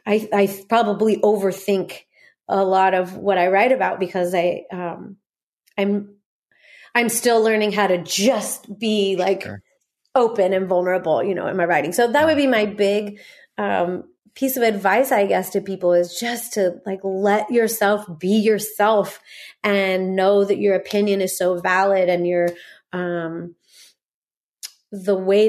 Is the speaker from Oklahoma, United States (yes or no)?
no; Norco, California, United States; also born or lived in Corona; And we're both from Norco. Yeah, maybe it is Norco, like Corona, which is this podunk town close to here where I was born in Corona, and spent the first 2 years of my life in Norco.